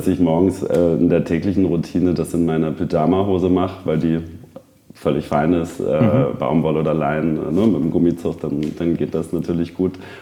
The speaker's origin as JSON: {"language": "German", "region": "Hamburg", "country": "Germany", "lives_now": "Munich, Germany", "said": "Ich bin aus Hamburg."}